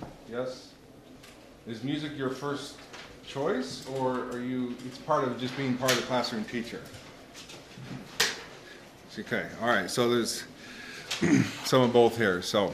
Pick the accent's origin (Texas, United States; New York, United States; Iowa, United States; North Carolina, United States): Texas, United States; I'm from Texas.